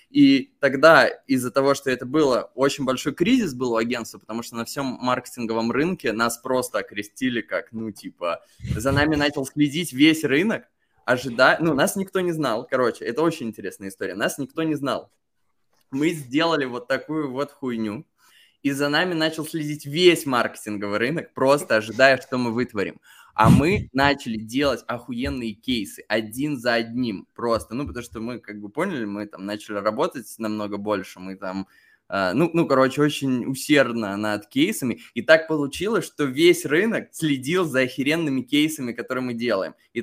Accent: Belarus; moved away as an adult; Я же сам родом из Беларуси и там долгое время жил. Вот в 2020 году я только оттуда уехал.

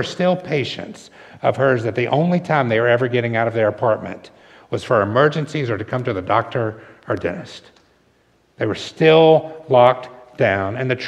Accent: the South, United States; now in New York, United States; I grew up in the South. I've lived in New York for 11 years, very different cultures.

